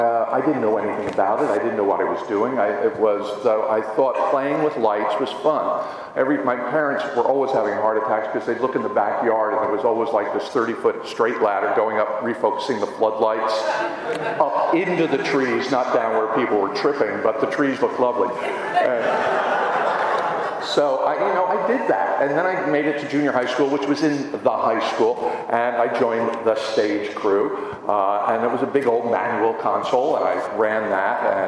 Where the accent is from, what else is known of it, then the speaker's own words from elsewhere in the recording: Harrison, New York, United States; I grew up just outside of New York in a town called Harrison, New York. And I went to Harrison High School.